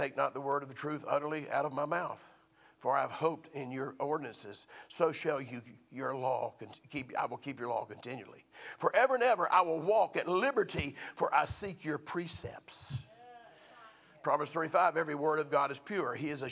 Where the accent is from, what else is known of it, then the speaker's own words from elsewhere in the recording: the South, United States; Because I'm from the South, we call it things.